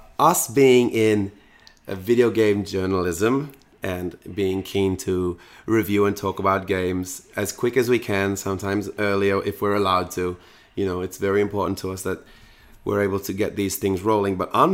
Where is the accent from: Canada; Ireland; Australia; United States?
Australia; Brisbane, Queensland; I'm in Melbourne for PAX. You know, I'm from Brisbane and I don't get over here very often